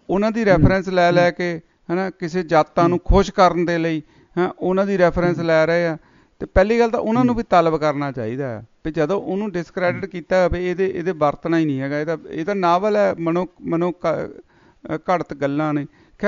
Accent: Punjab, India; ਅਸੀਂ ਪੰਜਾਬ 'ਤੇ ਜੰਮੇ ਪਲੇ ਹਾਂ

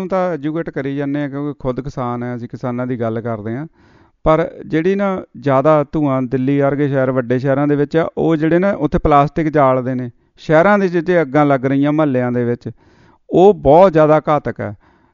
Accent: Punjab, India; now in Australia; ਤੇ ਈਵਨ ਕਿ ਹੱਥੀਂ ਵੀ ਸਾਡੇ ਪੰਜਾਬੀ ਇੱਥੇ ਵੱਢਦੇ ਰਹੇ ਨੇ, ਹੈ ਨਾ ਸਾਰਾ ਕੁਛ।

